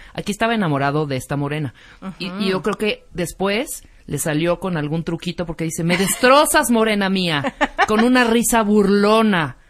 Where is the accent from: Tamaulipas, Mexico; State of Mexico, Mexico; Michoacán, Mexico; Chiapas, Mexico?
Chiapas, Mexico; pero yo, como soy de Chiapas, digo